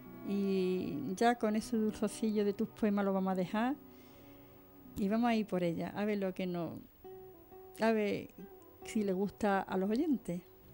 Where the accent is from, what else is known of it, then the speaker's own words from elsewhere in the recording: Andalusia, Spain; accent: Andalusian; con nuestro acento andaluz, con nuestra forma de querer y de pensar.